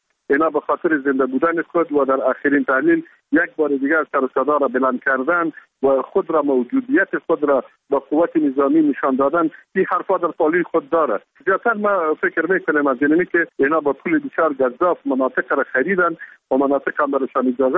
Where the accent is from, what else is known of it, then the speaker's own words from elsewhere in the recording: Kunduz, Afghanistan; خردترین شهر ولایت ما ولایت قندوز هستند